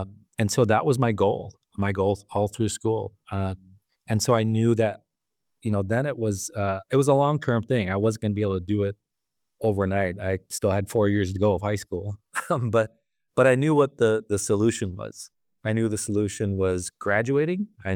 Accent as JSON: {"language": "English", "town": "Bad River Reservation", "region": "Wisconsin", "country": "United States", "tie": "born or raised there", "said": "I grew up on the Bad River Reservation in northern Wisconsin. I just recently moved back. So that place will always be home."}